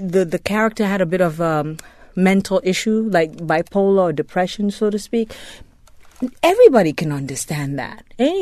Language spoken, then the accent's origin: English; Nigeria; I being that I'm West African, I'm Nigerian